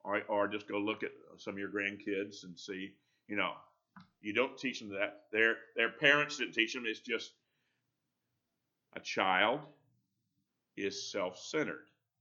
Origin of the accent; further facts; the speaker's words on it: Florida, United States; now in Texas, United States; I grew up in Florida. But God didn't call us there. We're here in Texas.